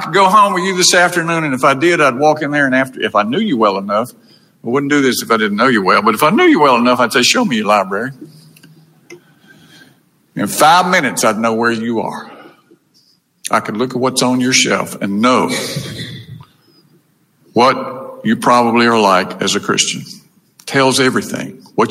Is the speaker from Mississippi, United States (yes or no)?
yes; Brandon, Mississippi, United States; when I was a teenager growing up in Brandon.